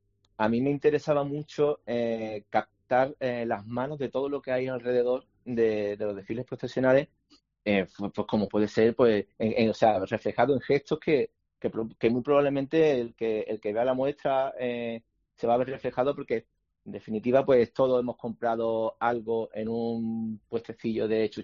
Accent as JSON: {"language": "Spanish", "town": "Málaga", "region": "Andalusia", "country": "Spain", "said": "lo que somos como malagueños y digamos como conectamos los malagueños con la ciudad"}